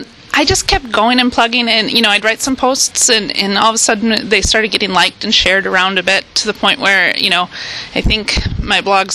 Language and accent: English; Madison, United States; I'm not a farm girl originally. I think I embrace the term now pretty well. But I grew up here in Madison